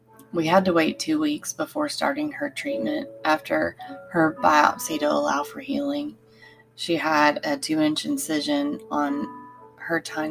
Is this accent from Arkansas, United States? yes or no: yes; Hot Springs, Arkansas, United States; He introduced me to an oncologist who lived in Hot Springs, my hometown, and a town that I wanted to desperately live in again to be closer to my family.